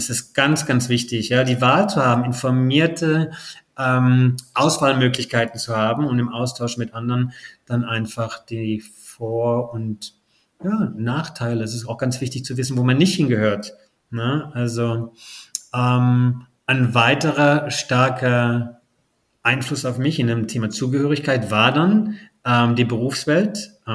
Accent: Baden-Württemberg, Germany; ich bin aufgewachsen im Schwarzwald, Also am Hochrhein, wunderschön

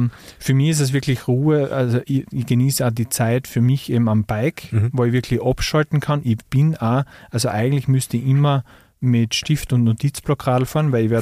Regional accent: Styria, Austria; now in Villach, Austria; ich bin von der Steiermark nach Villach gekommen, dann haben wir Bachelor studiert und dann sind alle Kumpel irgendwie weggegangen, die ganzen Kärntner.

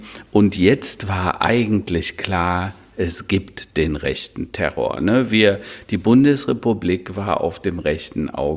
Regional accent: Hennef, North Rhine-Westphalia, Germany; In Hennef, meine alte Heimat, da bin ich mal geboren oder in der Nähe von Hennef, ne?

